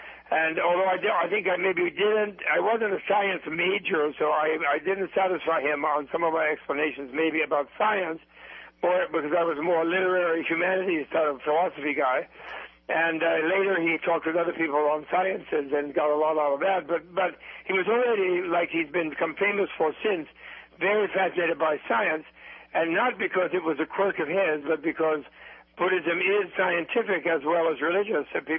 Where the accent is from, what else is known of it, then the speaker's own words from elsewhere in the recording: New York, United States; the social support I needed as an American, as a New Yorker, to remain a monk for life.